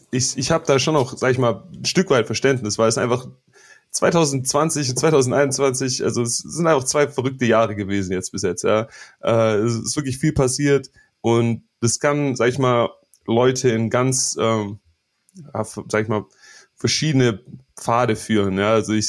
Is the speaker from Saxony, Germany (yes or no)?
no; Stuttgart, Baden-Württemberg, Germany; ich bin in Stuttgart zwar groß geworden